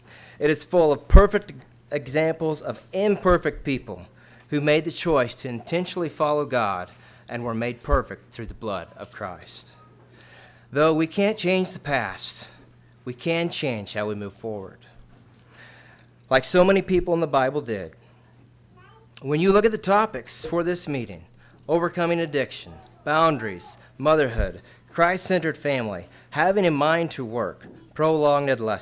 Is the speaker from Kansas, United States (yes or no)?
yes; Section, Kansas, United States; I grew up at Section, Kansas, so if I look familiar, that's why.